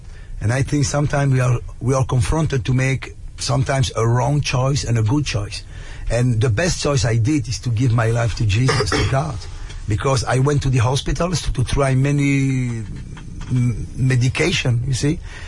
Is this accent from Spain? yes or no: no; Mons, Wallonia, Belgium; English is a second language; I am from Belgium, in a town called Mons. So I grew up in an Italian family.